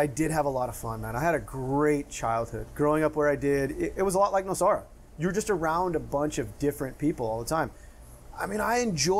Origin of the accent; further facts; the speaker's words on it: United States; Ryan and I grew up in the States